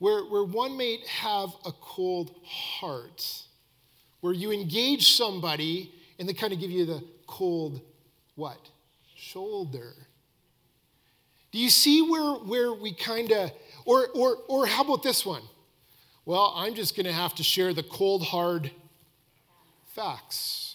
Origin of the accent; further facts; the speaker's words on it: Canada; we're all Canadian, and, most of us.